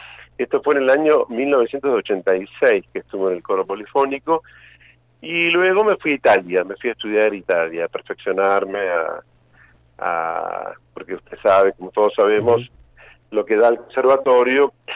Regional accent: Uruguay; yo estudié en Argentina, soy uruguayo, pero estudié en el Conservatorio Juan José Castro de La Lucila, en provincia de Buenos Aires.

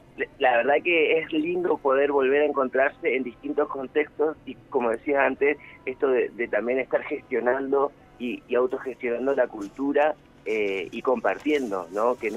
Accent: Misiones, Argentina; Así es, venimos de Misiones con una obra de circo orgánico

